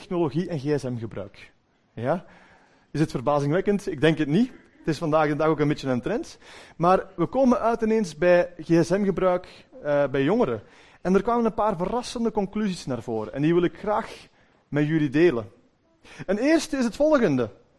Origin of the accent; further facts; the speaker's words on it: Westerlo, Antwerp, Belgium; Ja, ik kom uit de buurt van Antwerpen. Ik ben niet van de stad. Ik kom meer van de parking ook, ja? Zoals ze altijd zeggen. Ik kom uit de regio Kempen eigenlijk. Ik ben afkomstig uit Westerlo.